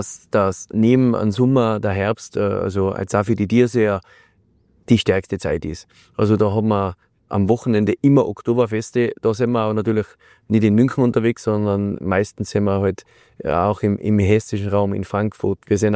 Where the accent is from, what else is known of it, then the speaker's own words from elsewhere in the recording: Tyrol, Austria; Bei uns in Tirol ist natürlich die Steirische schon weit verbreitet, bei die ganzen Musikanten.